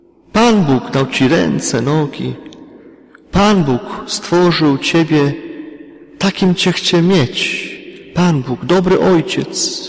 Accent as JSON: {"language": "Polish", "town": "Rybnik", "region": "Silesian Voivodeship", "country": "Poland", "said": "Ja pochodzę z Rybnika, z Wielopola, czyli z tej miejscowości"}